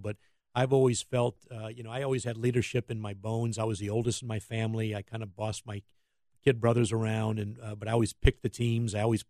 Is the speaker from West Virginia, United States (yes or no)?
no; Chicago, Illinois, United States; And I grew up in Chicago, and I used to go. My dad used to take me to the Bulls games.